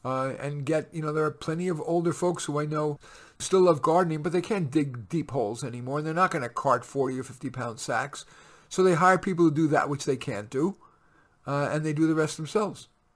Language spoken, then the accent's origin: English; Flushing, New York, United States; also born or lived in Bronx; I was born in the Bronx, grew up in Flushing, Queens, an urban New York Jewish kid, and yet I really love gardening.